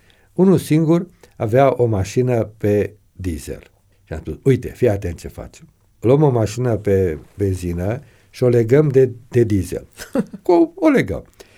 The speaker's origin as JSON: {"language": "Romanian", "country": "Romania", "said": "de care sunt mândru, pentru că sunt român"}